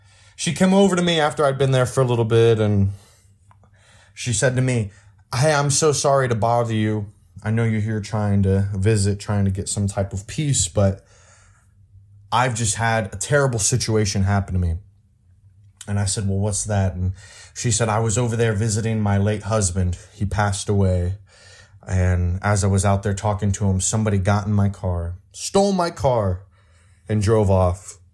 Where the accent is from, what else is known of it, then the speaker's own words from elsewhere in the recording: Indianapolis, Indiana, United States; I can picture in my head a cemetery not far from the place where I grew up on East Washington Street.